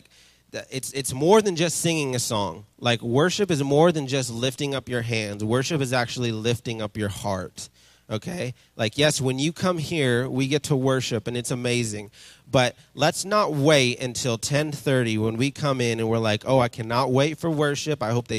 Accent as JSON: {"language": "English", "town": "Yakima", "region": "Washington", "country": "United States", "lives_now": "Redding, United States", "said": "sometimes people, like, kind of trip out when they hear I'm from Yakima. And I'm like, it's okay. It's a little Mexico, and I love it. Okay? We're in Redding."}